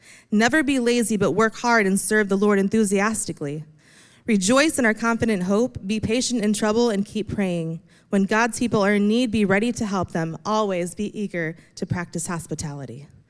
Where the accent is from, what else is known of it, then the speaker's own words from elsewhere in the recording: Indiana, United States; I grew up in Indiana, so we're leaving Indiana and we're heading into Illinois.